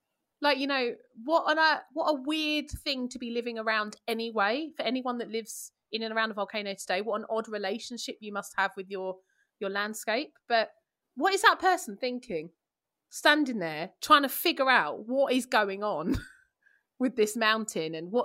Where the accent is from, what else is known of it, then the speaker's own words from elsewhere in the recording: London, United Kingdom; I mean, I'm from East London, you know, we don't have them knocking around our landscape, and there's none in England